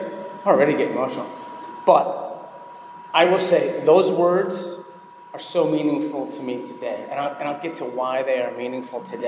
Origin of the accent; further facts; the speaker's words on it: Minneapolis, Minnesota, United States; I grew up in Minneapolis, suburb of Minneapolis, in the suburbs.